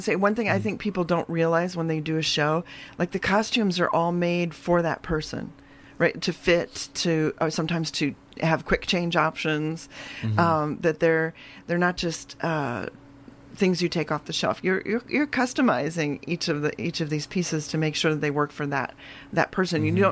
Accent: Midwest, United States; I came from the Midwest and I had like a red suit jacket

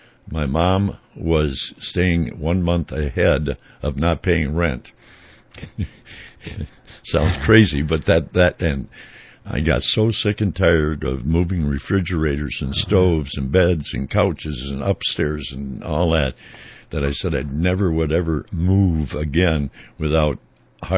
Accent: St. Paul, Minnesota, United States; now in Northfield, United States; And I remember reading the Northfield News when I first came to town because I was from St. Paul.

